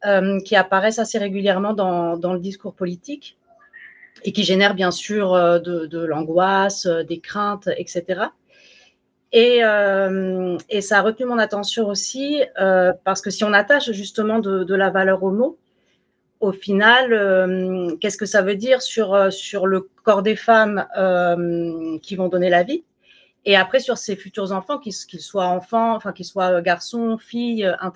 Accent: France; du président français, mon pays d'origine

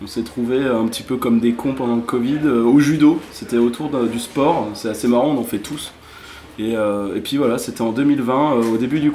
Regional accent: Nogent-sur-Seine, Grand Est, France; on vient de Nogent-sur-Seine dans l'Aube.

